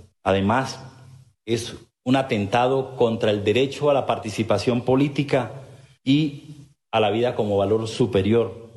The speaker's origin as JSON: {"language": "Spanish", "country": "Colombia", "said": "Nos duele, como simple colombiano"}